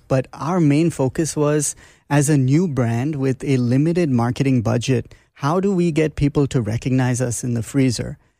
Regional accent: India; growing up in India, in a specific part of India where the food scene was really prominent

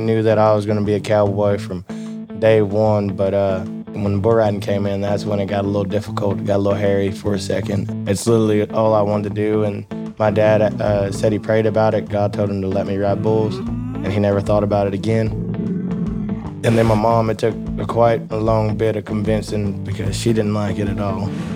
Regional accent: Rockdale, Texas, United States; I'm 24 years old, and I'm a professional bull rider. I grew up in Rockdale, Texas, and there was pretty much three routes.

